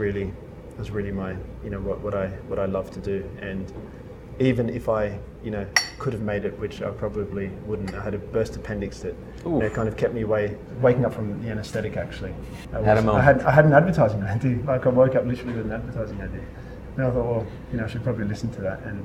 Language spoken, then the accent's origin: English; Australia; growing up in Australia, you just drive a lot. You know, you're in a car, it's a big country.